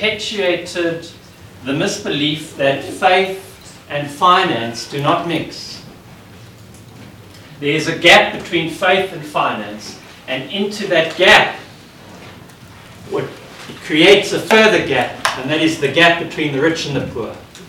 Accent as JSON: {"language": "English", "country": "South Africa", "said": "I come from South Africa"}